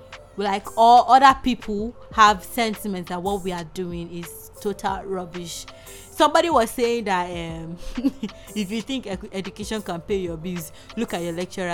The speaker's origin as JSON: {"language": "English", "country": "Nigeria", "said": "briefed you guys on how it is being a Nigerian 300 level student"}